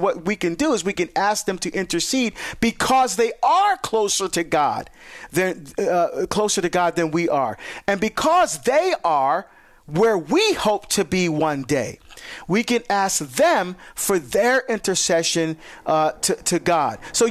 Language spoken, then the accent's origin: English; New Jersey, United States; down the shore, back in my home state of Jersey.